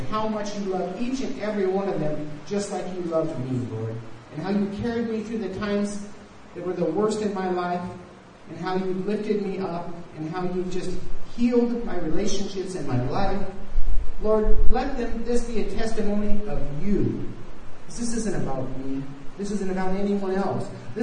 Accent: United States; So as you know, I am from the States.

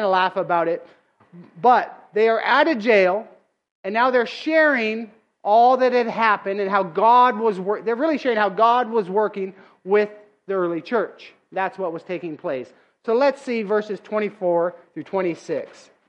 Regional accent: West Coast, United States; For you East Coast people, I don't know, I'm from the West Coast.

